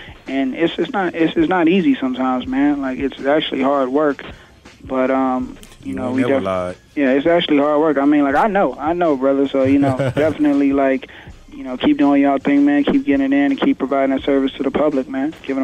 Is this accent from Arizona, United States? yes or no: yes; Phoenix, Arizona, United States; if I had to go with a team, because I'm from Phoenix, I know they didn't make it, but, you know, I'm a diehard Phoenix Suns fan, so.